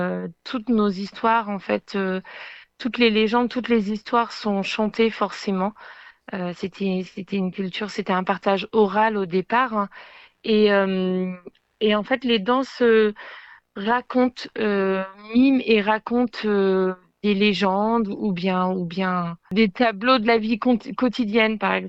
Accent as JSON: {"language": "French", "region": "Brittany", "country": "France", "said": "On est tous de Bretagne, mais de différentes origines. Donc, on a des origines polynésiennes, des origines de Wallis et Futuna. Voilà, on a tous des origines des îles."}